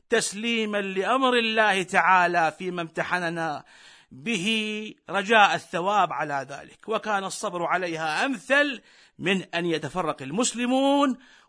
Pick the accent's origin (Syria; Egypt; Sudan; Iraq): Iraq; واللي عاصمته وين؟ بلدنا العراق. وحي الله العراق